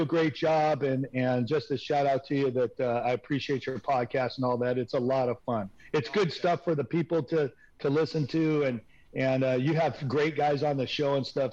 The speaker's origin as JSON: {"language": "English", "town": "San Francisco", "region": "California", "country": "United States", "tie": "born or raised there", "said": "And we went to San Francisco, which is my hometown."}